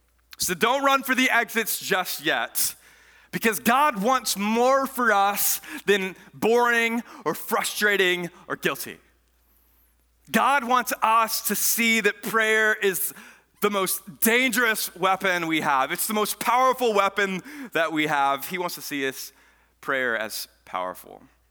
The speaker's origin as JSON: {"language": "English", "town": "Lithia", "region": "Florida", "country": "United States", "said": "I am from Lithia."}